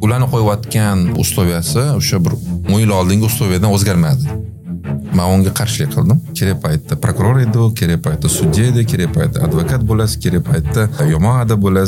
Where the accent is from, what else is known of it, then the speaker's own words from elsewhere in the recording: Tashkent, Uzbekistan; born there; Hozir endi o'sha 86 yil tug'ilganman Toshkentda. Oddiy shu injener, muhandis va vrach oilasida.